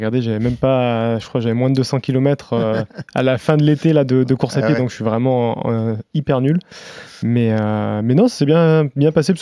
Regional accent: Auvergne-Rhône-Alpes, France; Bah, quand j'étais jeune, bah, en Ardèche, déjà, c'est une région qui est un petit peu particulière.

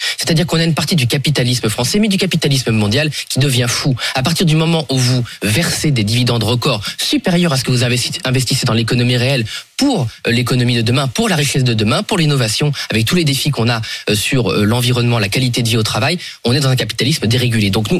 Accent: Hauts-de-France, France; moi je suis de la Somme, qui est une région agricole depuis le Moyen-Âge

